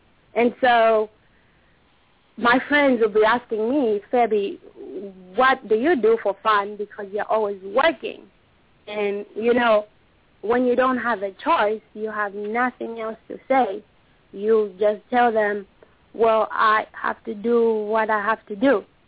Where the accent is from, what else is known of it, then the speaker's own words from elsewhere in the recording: Zambia; means blessing in our country. I'm from Zambia in Africa.